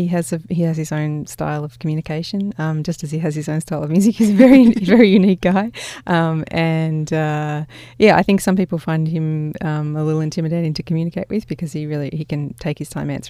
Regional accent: Australia; now in New York, United States; I think it's part of the reason we've survived in New York for so long being Australian.

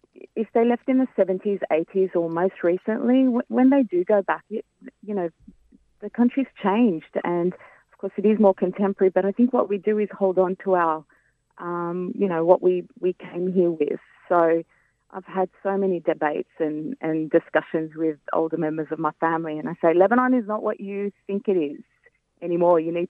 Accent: Australia; born there; I'm from a Lebanese background, and but I was born in Australia

